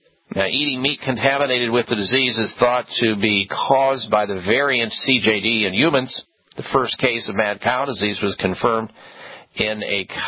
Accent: Iowa, United States; moved away as an adult; Growing up in the Midwest, folks, you have beef about three times a day. And I did for like 21 years until I left the state of Iowa and moved away.

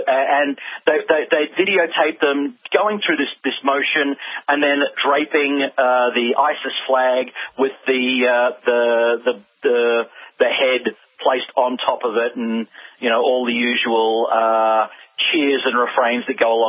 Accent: Queensland, Australia; Growing up in Queensland, which Brisbane is the state capital of, I spent quite a few years living there.

